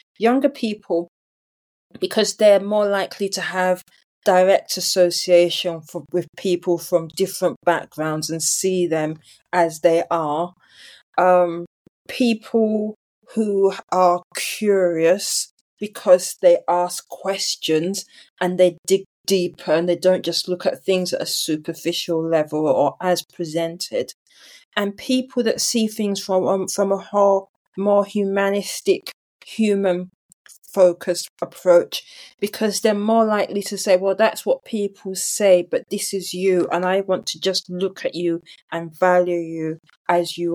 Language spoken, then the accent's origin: English; England, United Kingdom; also born or lived in Nigeria; I'm Nigerian, of Nigerian heritage. I'm British by birth. I was born in England, spent my foundation years in England, lived in Nigeria, secondary school, first degree, came back to England.